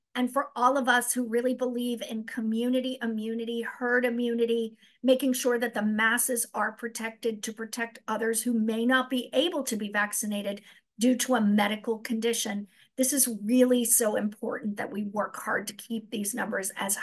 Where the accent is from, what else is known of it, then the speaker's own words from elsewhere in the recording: New Hampshire, United States; I come to you from New Hampshire. Our motto's live free or die.